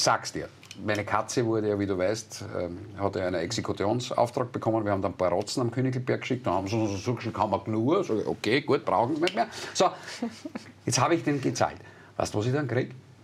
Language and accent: German; Styria, Austria; Ich meine, bei uns in der Steiermark wahrscheinlich 30